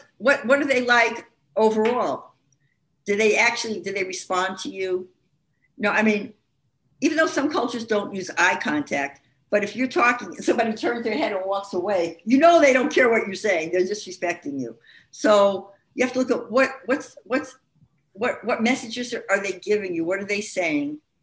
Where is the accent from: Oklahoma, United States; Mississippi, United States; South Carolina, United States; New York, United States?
New York, United States; New York City; now in Oregon, United States; I grew up in the Bronx. So for me, I was telling somebody that where I was raised, you always wanted to live on a busy street.